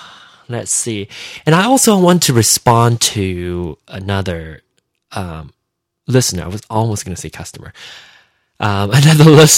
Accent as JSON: {"language": "English", "region": "Penang", "country": "Malaysia", "said": "I do a show entirely in Hokkien, and specifically Penang-style Hokkien, because I'm from Penang, Malaysia."}